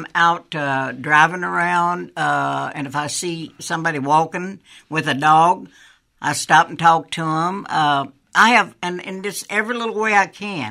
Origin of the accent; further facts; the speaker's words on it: Tennessee, United States; So when I was little and growing up in Tennessee, my dad would give me 50 cents.